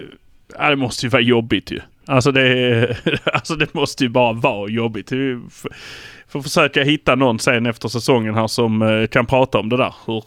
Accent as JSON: {"language": "Swedish", "town": "Malmö", "region": "Skåne", "country": "Sweden", "said": "vi är från Malmö, så nu kör vi!"}